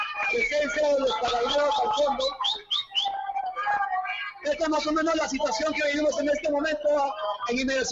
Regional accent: Peru; Somos de Perú

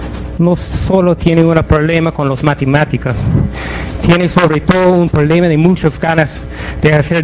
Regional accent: United States; Spanish is a second language; now in Peru; Soy solo un gringo que trajo su capital para invertir en Perú.

